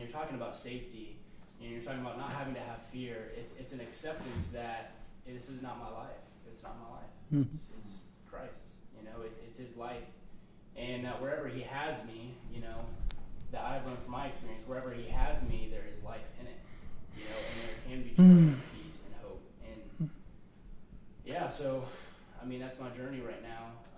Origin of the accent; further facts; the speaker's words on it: Ohio, United States; You know, I grew up with him in Ohio.